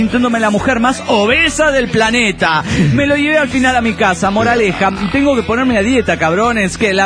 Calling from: Caracas, Capital District, Venezuela; Desde Caracas, Venezuela, aquí en la falda del Ávila, comunicándome, panas.

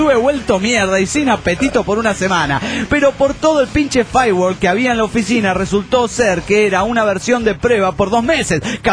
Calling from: Chihuahua, Mexico; de Chihuahua, México.

